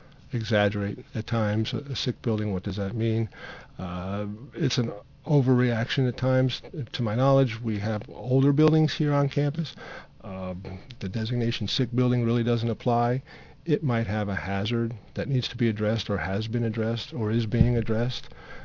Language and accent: English; New York, United States; also born or lived in New Jersey; I'm from New York and New Jersey originally.